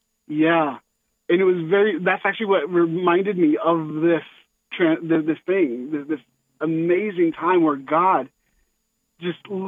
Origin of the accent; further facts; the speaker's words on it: Georgia, United States; my stepmother and I were actually traveling from my hometown in Ben Hill County